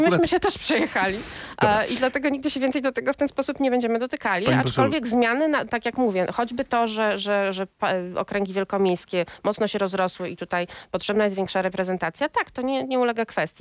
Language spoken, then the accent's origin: Polish; Warsaw, Masovian Voivodeship, Poland; A nie będę miała, bo jestem warszawianką.